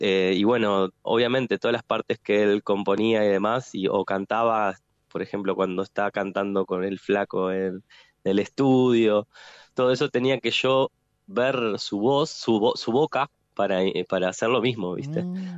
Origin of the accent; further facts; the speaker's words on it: Paysandú, Uruguay; now in Montevideo, Uruguay; porque soy oriundo de Paysandú. Pero vivo en Montevideo, vivo en la ciudad de Montevideo.